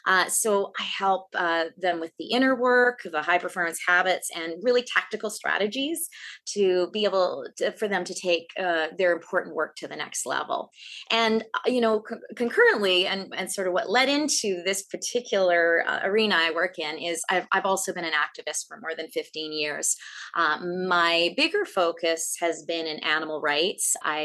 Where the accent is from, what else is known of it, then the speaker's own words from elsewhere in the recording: Brandon, Manitoba, Canada; now in Toronto, Canada; geographically, I come from the Wheat City, Brandon, Manitoba. That's where I was born and raised. I'm now based in Toronto.